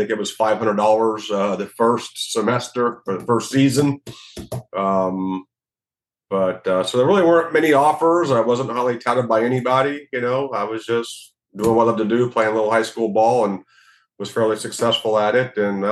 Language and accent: English; Florida, United States; I grew up in South Florida. So, really, my dad and I were both kind of Braves fans.